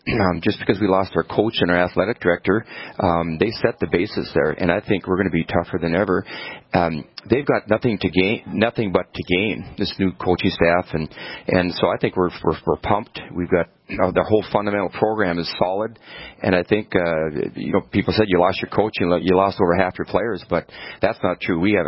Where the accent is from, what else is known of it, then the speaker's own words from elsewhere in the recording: Grand Forks, North Dakota, United States; that's my hometown. In essence, is Grand Forks right here.